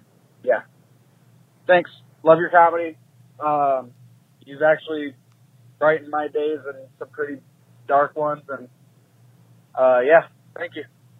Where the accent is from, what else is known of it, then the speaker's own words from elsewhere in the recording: Indiana, United States; I'm from Indiana.